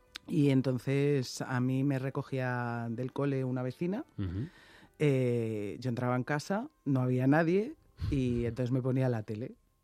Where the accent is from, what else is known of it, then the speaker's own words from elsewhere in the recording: Madrid, Community of Madrid, Spain; Yo soy de Madrid.